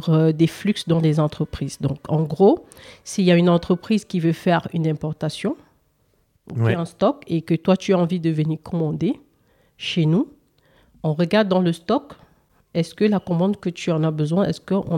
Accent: West, Cameroon; moved away as an adult; now in France; Donc je suis originaire du Cameroun, précisément de la région de l'Ouest.

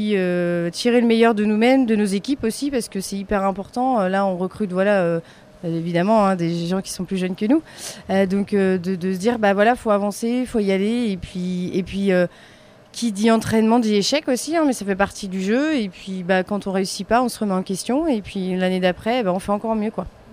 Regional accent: Cran-Gevrier, Auvergne-Rhône-Alpes, France; il faut savoir que nous, on est natifs de Cran.

